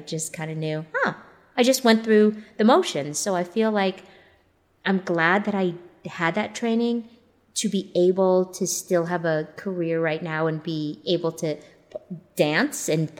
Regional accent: Canada; moved away; I'm originally from Canada

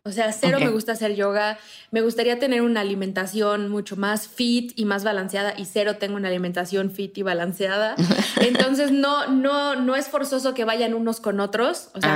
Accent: Morelos, Mexico; moved away as an adult; now in Mexico City, Mexico; Yo soy de Morelos, me vine a la Ciudad de México a estudiar en la universidad y luego me quedé aquí porque trabajaba aquí.

